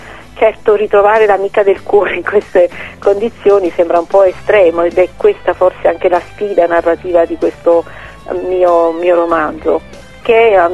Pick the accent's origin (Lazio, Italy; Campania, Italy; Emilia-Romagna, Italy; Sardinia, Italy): Campania, Italy; Avellino; Io sono appunto di Avellino, l'Irpinia è la mia terra